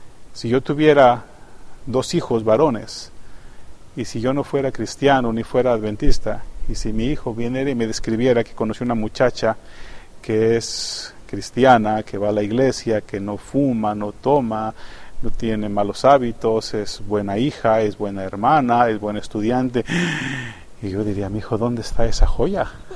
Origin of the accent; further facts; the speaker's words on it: Mexico; Yo soy mexicano y ninguna de las novias de mis hijos es mexicana.